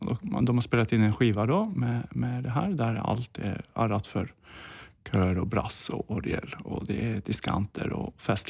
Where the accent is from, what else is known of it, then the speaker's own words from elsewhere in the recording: Nordland, Norway; Ja, i Lofoten där jag växte upp.